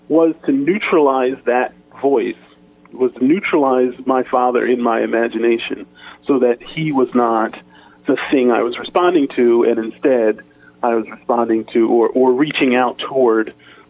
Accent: Willingboro, New Jersey, United States; Willingboro, the town I grew up in South Jersey, was the place in which I formed my identity.

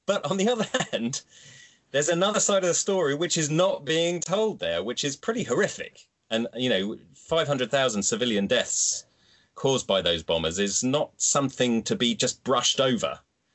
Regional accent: United Kingdom; Now, as a British person, you have to take one side or the other.

